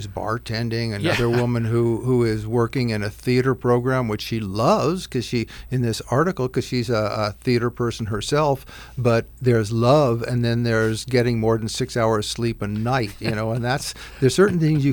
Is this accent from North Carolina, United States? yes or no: no; California, United States; I grew up in California, and we had three different colleges.